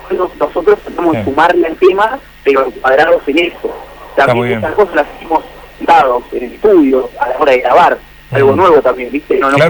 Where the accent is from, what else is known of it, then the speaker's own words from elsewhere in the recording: Paso del Rey, Buenos Aires Province, Argentina; nosotros en realidad somos del oeste, ¿viste? Somos de Paso del Rey, Moreno, es ahí al oeste de Buenos Aires.